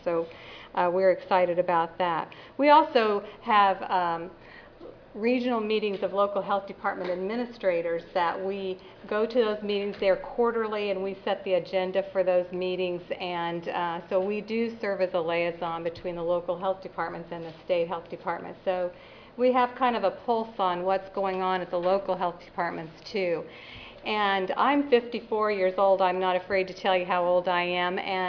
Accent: Pretty Prairie, Kansas, United States; this is my hometown of Pretty Prairie, Kansas. Population of 650.

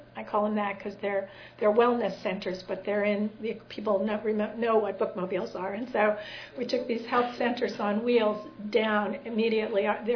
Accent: the North, United States; So I'm from the North. I didn't understand churches in the South.

